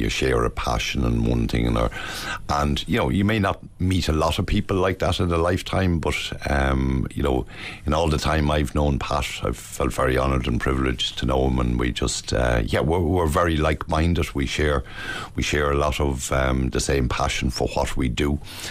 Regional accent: Celbridge, Kildare, Ireland; I'm originally from Selbridge in County Kildare. And we farmed at home and got the appetite for all things livestock.

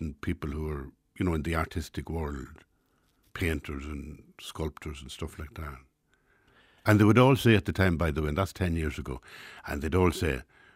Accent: Ireland; You know, we do that as Irish as well. We think we're absolutely wonderful at everything, yeah.

